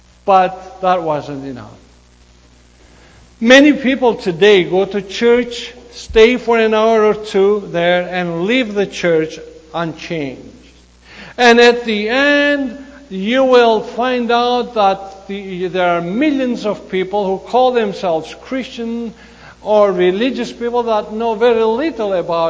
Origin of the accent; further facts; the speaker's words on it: Canada; And I said, Madam, hello, I'm from Canada.